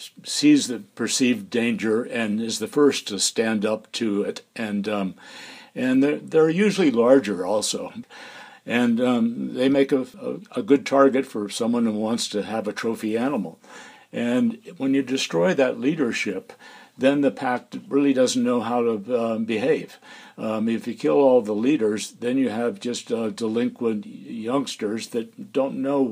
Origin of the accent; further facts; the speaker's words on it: Florida, United States; I grew up in Florida, and my father took us on a trip out west, and this was 1956